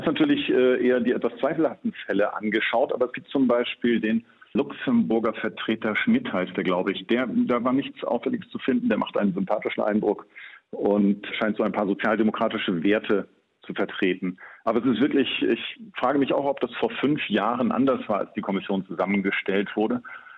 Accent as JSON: {"language": "German", "region": "Lower Saxony", "country": "Germany", "said": "ich bin Niedersachse"}